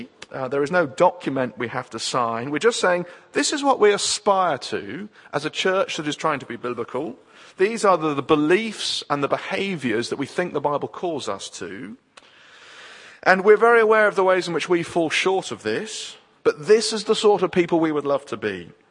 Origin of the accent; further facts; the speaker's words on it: England, United Kingdom; And because we're English, we don't like that.